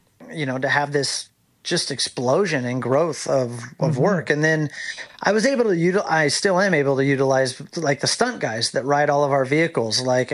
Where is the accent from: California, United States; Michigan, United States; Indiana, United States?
California, United States; San Diego; now in Louisiana, United States; And I grew up around him in San Diego Arena Cross